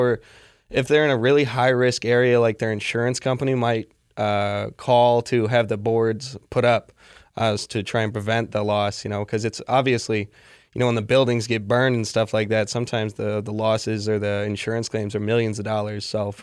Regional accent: Minneapolis, Minnesota, United States; Minneapolis.

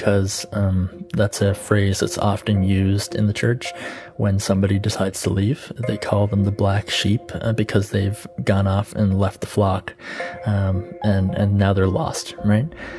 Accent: Canada; I'm from Canada.

